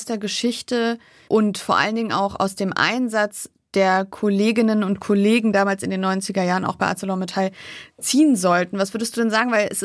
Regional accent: Wolfsburg, Lower Saxony, Germany; wie zum Beispiel Volkswagen, Wolfsburg, wo ich herkomme.

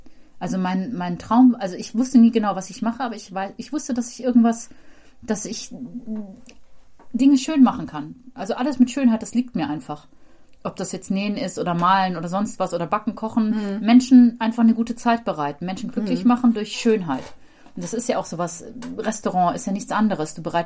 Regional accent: Switzerland; Ich bin aus der Schweiz.

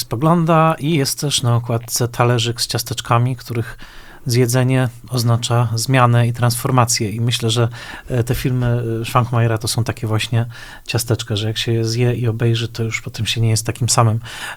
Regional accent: Silesian Voivodeship, Poland; to wychowałem się na nich też zdecydowanie. Nawet pamiętam to intro, bo myśmy łapali czeską telewizję na Śląsku

